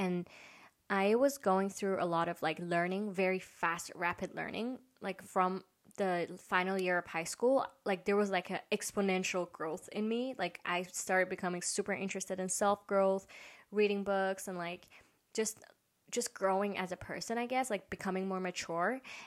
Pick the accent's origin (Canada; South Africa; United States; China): China; And even though I grew up like living in China, but just being Persian, the fact that I'm Persian alone